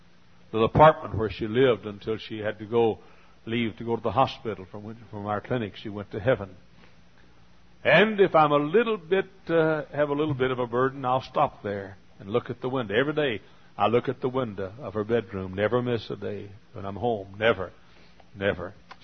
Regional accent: Dallas, Texas, United States; I grew up in the Hillcrest Baptist Church in Dallas, Texas.

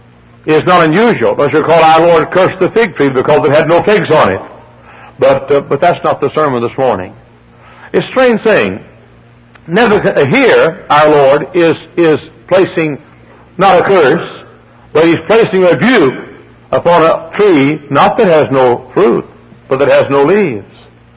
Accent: Texas, United States; I grew up in Texas, and I've seen it 109 degrees in Texas.

